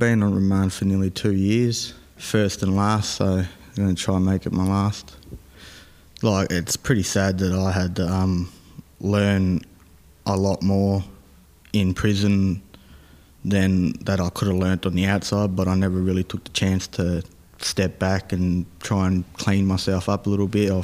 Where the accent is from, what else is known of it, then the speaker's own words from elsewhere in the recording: Victoria, Australia; I'm from Gippsland.